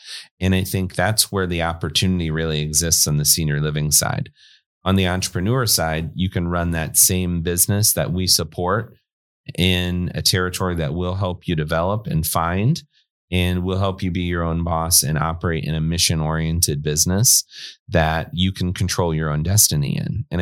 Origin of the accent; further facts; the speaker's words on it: Westphalia, Iowa, United States; growing up in Southwest Iowa provided me. The, you know, I grew up in a town, Harlan, and the Harlan community. I grew up actually near a smaller town, Westphalia